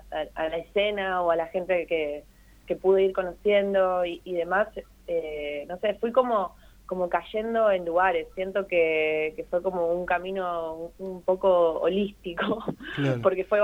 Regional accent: Buenos Aires, Argentina; me crié en Saavedra, fui a un colegio católico que era como un colegio comercial

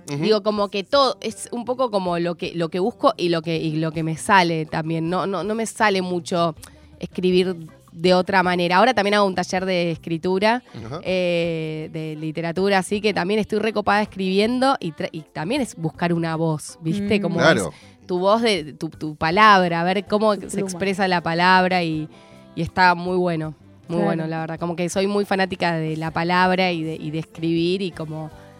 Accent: Rosario, Santa Fe, Argentina; now in Buenos Aires, Argentina; Cuando me vine a vivir a Buenos Aires, porque soy de Rosario, sí, claro, me vine a estudiar

